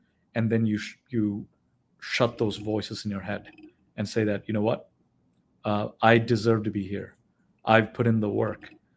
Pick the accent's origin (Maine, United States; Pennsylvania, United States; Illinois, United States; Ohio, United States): Illinois, United States; Chicago; I thought I was from Chicago and I was like, hey, I got this.